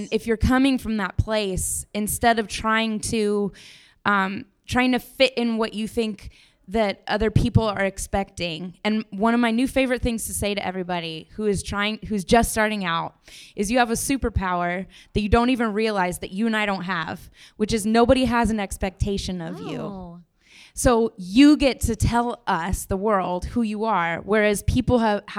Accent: Colorado, United States; now in New York, United States; Nature, because I'm from Colorado, so if ever I can't get myself in the place I need to be, I get out in nature.

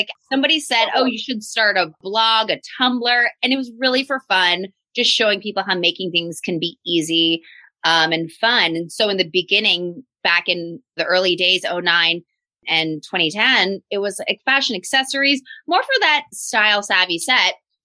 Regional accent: Philadelphia, Pennsylvania, United States; I mean, I'm from Philly. I was so not into going to college. I went to college in Florida

